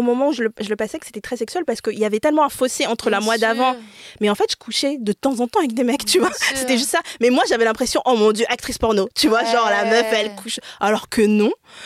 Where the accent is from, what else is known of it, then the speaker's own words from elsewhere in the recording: Île-de-France, France; Alors, j'ai grandi dans le 95, à côté d'Enghien-les-Bains. Je ne veux pas dire la ville spécifique.